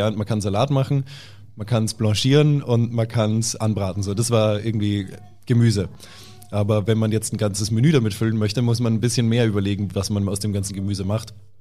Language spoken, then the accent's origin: German; Austria; accent: Austrian; now in Berlin, Germany; in Berlin höre ich trotzdem immer noch, dass ich öfter rede wie in Österreich. Also irgendwie ist mein Akzent oder mein Dialekt mittlerweile keiner Nation mehr wirklich zugehörig.